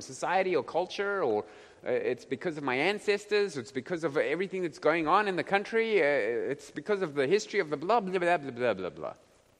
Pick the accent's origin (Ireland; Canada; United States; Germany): Ireland; because, you know, I'm Irish.